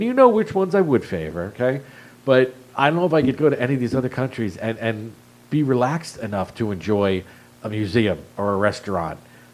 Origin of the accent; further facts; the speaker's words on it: United States; No one's, in most cases, going to run up and punch me in the face if I mention that I'm an American.